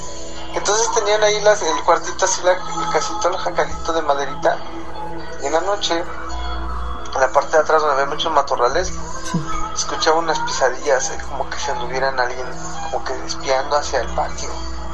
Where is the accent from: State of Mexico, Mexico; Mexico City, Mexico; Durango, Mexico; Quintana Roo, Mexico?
Mexico City, Mexico; Yo soy de Ciudad de México.